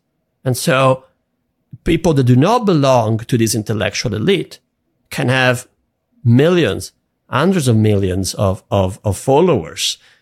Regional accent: Italy; I'm from Italy, so it's a bit different than the US, but when I was a child, there were literally 6-7 TV channels.

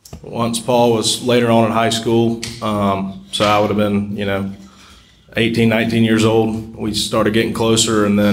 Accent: Columbia, South Carolina, United States; I grew up in Columbia, South Carolina. I went to high school at AC Flora.

